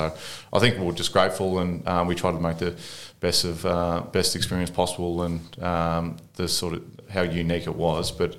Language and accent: English; Sorrento, Victoria, Australia; also born or lived in Gold Coast; so I'm originally from Sorrento, so I played on my junior footy down there